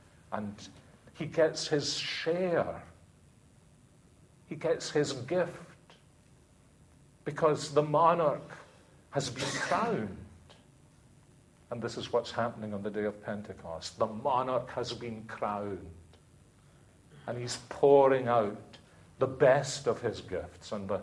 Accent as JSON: {"language": "English", "town": "Glasgow", "region": "Scotland", "country": "United Kingdom", "said": "I'm a Glaswegian. And I still remember as a 5-year-old the controversy there was about the fact that the children in Glasgow were only getting coronation mugs with sweeties in them"}